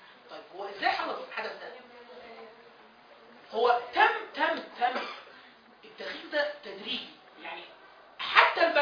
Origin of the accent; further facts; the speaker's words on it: Upper Egypt, Egypt; يعني والدتي انا من الصعيد ومركز من الصعيد